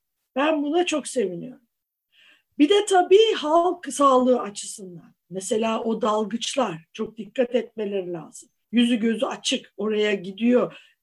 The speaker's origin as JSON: {"language": "Turkish", "region": "Istanbul", "country": "Turkey", "tie": "born or raised there", "said": "İdeal Tepe, o Cadde Bostan, siz hepsini ben bilirim, orada büyüdüm."}